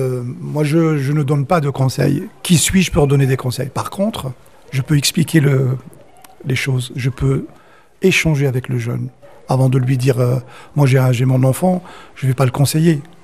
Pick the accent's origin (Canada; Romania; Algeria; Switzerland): Algeria; now in France; Quand j'étais enfant, dans mon quartier, moi, je viens d'Algérie, je viens d'un quartier populaire.